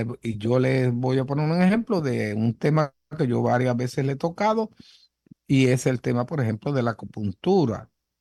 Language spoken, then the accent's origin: Spanish; Sabana Grande, Puerto Rico; la población de Sabana Grande, que es mi pueblo natal